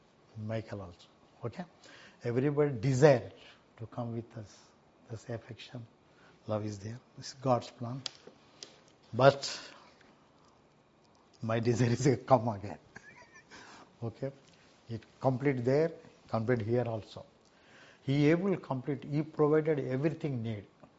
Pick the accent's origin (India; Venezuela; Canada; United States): India; English is a second language; I am the Indian, I mean like this, I am like nothing.